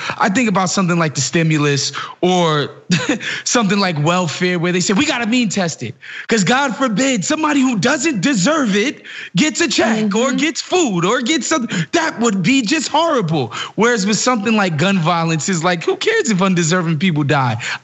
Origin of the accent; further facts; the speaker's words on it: New York, United States; And, you know, as a New Yorker, I grew so cynical